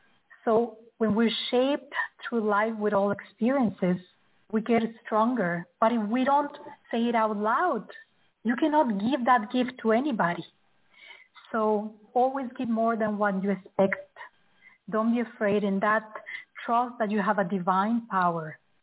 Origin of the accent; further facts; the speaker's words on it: Mexico; English is a second language; now in Knowlton, Canada; Thank you all. I am Mexican. I am from the Mayan culture. I live in Canada now. So I live close to Montreal. It's a little town called Knowlton, Quebec.